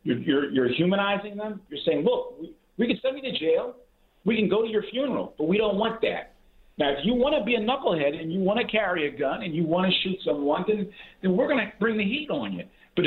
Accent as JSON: {"language": "English", "town": "Philadelphia", "region": "Pennsylvania", "country": "United States", "tie": "born or raised there", "said": "I grew up in West Philly in a row house."}